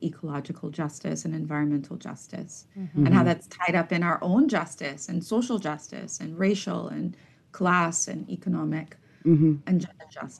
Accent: Bahamas; now in Trinidad and Tobago; born and raised in the Bahamas, currently living in Trinidad and Tobago, where I've been for 10 years.

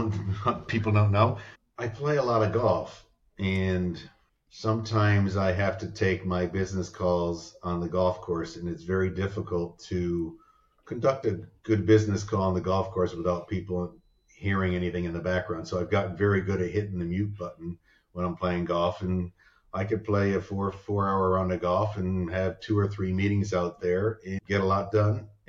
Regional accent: Litchfield, Connecticut, United States; I grew up in Litchfield, Connecticut, went to a private high school, went to college in Bryant University in Rhode Island

